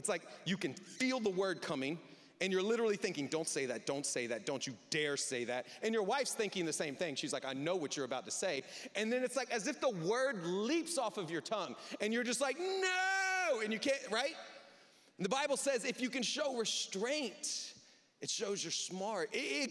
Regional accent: United States; I grew up in the South. My grandfather owns a bunch of land in East Texas

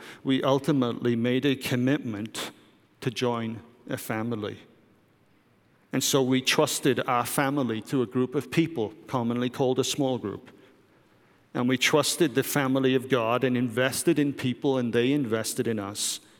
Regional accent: United Kingdom; Vipke is German and I'm British and our family live in two different places

